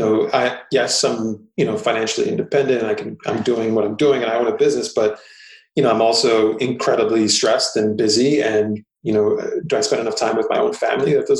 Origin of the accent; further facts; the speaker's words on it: New York, United States; Well, you know, this is the 80s in New York, which was a really interesting time. You know, my parents immigrated to New York in their teens and early 20s.